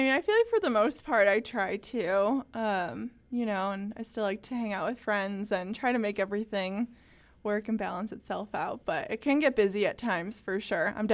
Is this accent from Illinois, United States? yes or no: yes; Illinois, United States; Yeah, so I'm from Illinois, suburb of Chicago. So it's about 5.5 hours a drive of corn, super exciting to Iowa State.